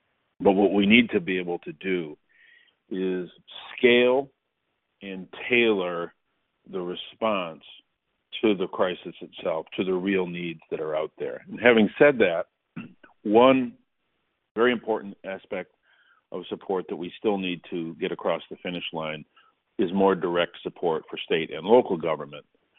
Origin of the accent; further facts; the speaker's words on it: Flint, Michigan, United States; when my hometown of Flint was really in trouble.